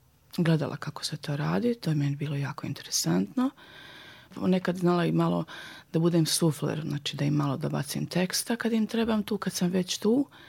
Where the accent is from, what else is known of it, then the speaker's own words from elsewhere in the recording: Banja Luka, Republika Srpska, Bosnia & Herzegovina; A otkada je postojala Sarajevska akademija, znači od kako je otvorena, ja sam bila druga iz Banja Luke.